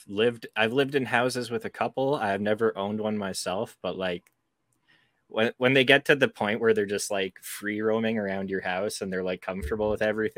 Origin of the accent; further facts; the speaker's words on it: Canada; I'm Canadian, so I feel you on the being nice to people thing.